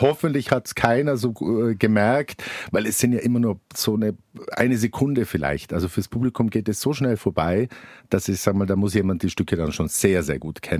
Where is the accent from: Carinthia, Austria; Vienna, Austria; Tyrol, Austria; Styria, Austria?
Tyrol, Austria; Innsbruck; Genau, ich bin gebürtiger Innsbrucker und habe dort dann studiert